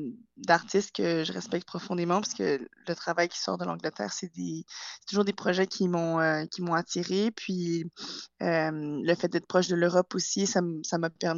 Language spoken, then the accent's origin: French; Montreal, Quebec, Canada; now in United Kingdom; je suis née et j'ai grandi à Montréal.